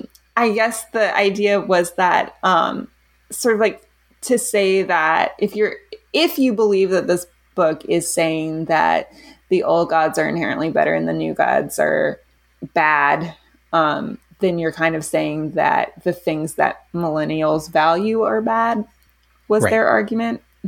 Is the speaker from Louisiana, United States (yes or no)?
yes; Louisiana, United States; born there; Meanwhile, I was born in Louisiana.